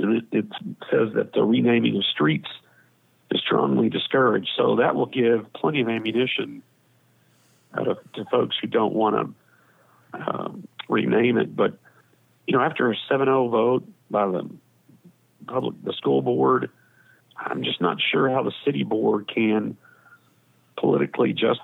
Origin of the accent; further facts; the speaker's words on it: United States; As long as she doesn't hold it against me, I'm from Johnson County.